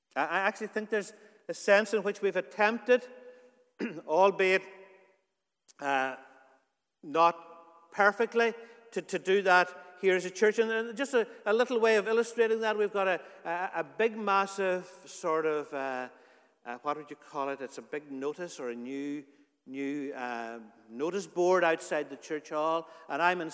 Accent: Ulster, Ireland; I grew up in Donegal, and there

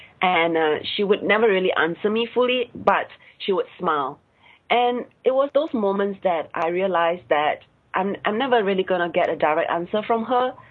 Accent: Singapore; I'm a Singaporean Chinese, born and bred in Singapore. Some people assume that I have lived abroad. I have not.

